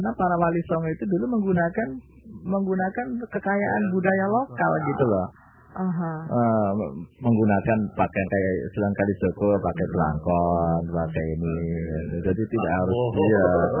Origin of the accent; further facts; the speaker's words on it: Java, Indonesia; kita tetap saja tidak pernah kehilangan sebagai orang Jawa, sebagai orang Nusantara gitu loh